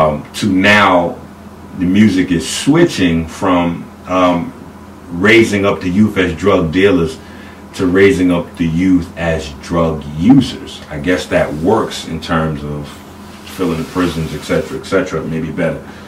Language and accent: English; Bronx, New York, United States; I'm from New York. I'm from the Bronx, 158th Street.